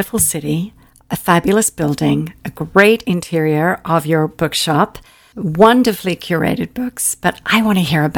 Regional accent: Tasmania, Australia; now in United Kingdom; And when I first went to England, it was from Australia. And because I was from Tasmania, there's a lot of English architecture, etc. there.

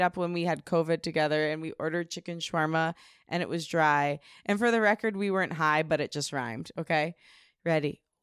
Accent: Midwest, United States; We grew up in the Midwest, but he had to move to LA and get hired by Netflix in order to learn how to harvest wheat.

